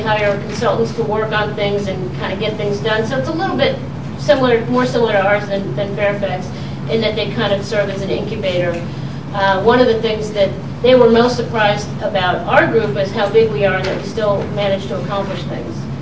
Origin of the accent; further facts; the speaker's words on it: Jerusalem, Jerusalem District, Israel; And I think some of you may know I was actually born and raised in Jerusalem.